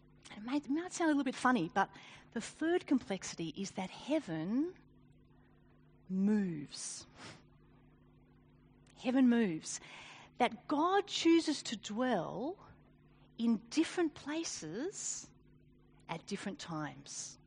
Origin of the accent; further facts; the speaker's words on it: Australia; You see, by virtue of being Australian, I live under Julia's rule.